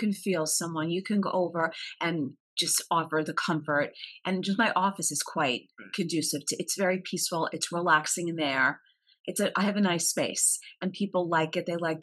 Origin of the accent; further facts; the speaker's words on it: Bethpage, New York, United States; I'm from Long Island, right in the middle in Bethpage, New York.